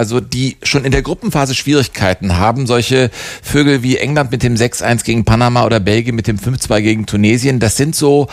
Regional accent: Cologne, North Rhine-Westphalia, Germany; Und ich komme aus Köln.

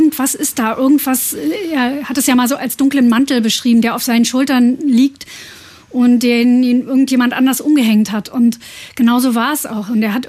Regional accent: East Germany, Germany; weil wir sind ja aus dem Osten

